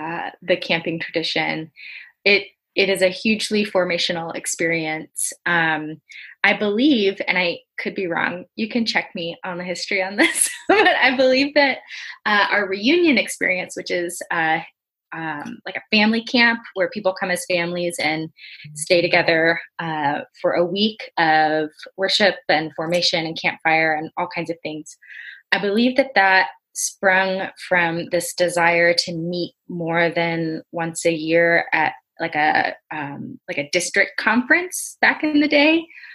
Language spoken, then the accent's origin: English; Alabama, United States; also born or lived in Iowa; now in Orange, United States; I grew up in Community of Christ in Alabama. And then I went to our church affiliated school, Graceland University, in Iowa. And now I live with my husband, Daniel, in California, Orange, California